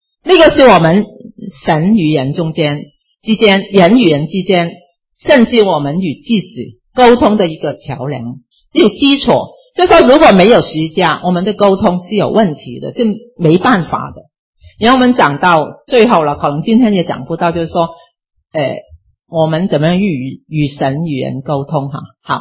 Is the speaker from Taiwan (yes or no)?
no; Hong Kong; first language Cantonese; Chinese is a second language; 你就知道我是大概是从香港来的广东人，所以我讲国语呢，